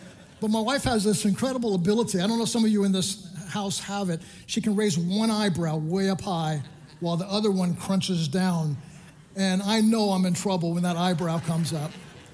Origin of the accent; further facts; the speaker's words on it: Long Island, New York, United States; we grew up in Long Island and we went to Bethpage Assemblies of God